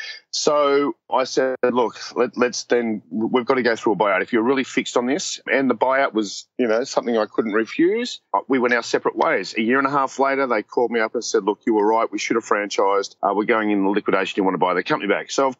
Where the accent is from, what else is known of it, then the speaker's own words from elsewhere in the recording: Australia; So obviously we're from Australia.